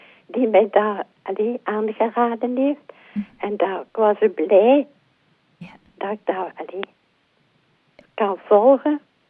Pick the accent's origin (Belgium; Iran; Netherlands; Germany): Belgium; Ghent, East Flanders; Ja, ik ben een echte Gentenaar.